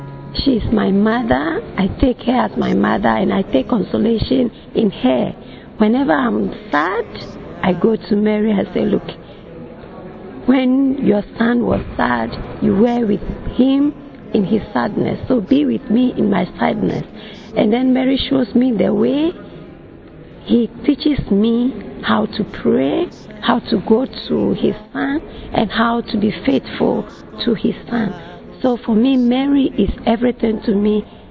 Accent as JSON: {"language": "English", "country": "Ghana", "said": "I'm from Ghana. I'm a sister hospitaler."}